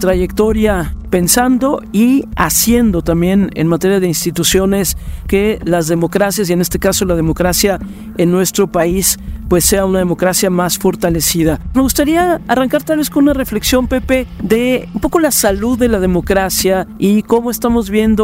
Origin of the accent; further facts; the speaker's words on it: Mexico; aquí en mi país, en México